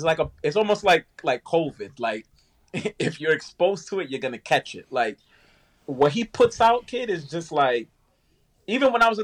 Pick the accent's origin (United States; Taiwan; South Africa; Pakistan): United States; New York City, New York; I mean, where I grew up in the Bronx, I mean, it was kind of like that's what was in. I mean, yes, I'm Dominican, you know, parents, a lot of merengue and stuff like that.